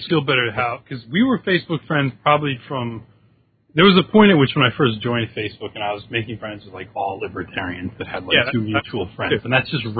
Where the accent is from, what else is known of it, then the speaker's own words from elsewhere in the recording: New York, United States; both Seventh Son and I grew up in the New York area.